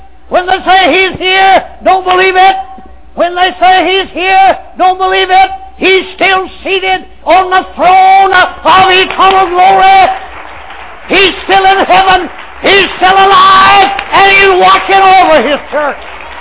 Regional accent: Philadelphia, Mississippi, United States; I came from Philadelphia, Mississippi, about 75 miles northeast of Jackson, and I went right back close to home.

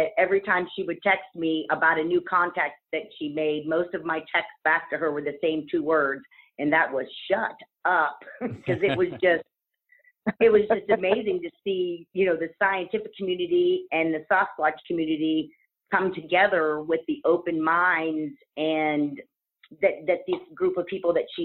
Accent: Youngstown, Ohio, United States; Okay, well, I'm also from Youngstown, Ohio. I live not far from Amy.

